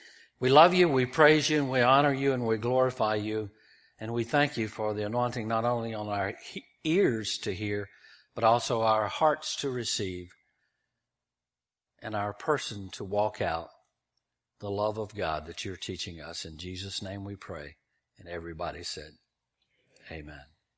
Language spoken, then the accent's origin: English; Thomasville, Georgia, United States; But I am from Thomasville, and that's not far from Tallahassee, so that tells you about which team I was hanging out with.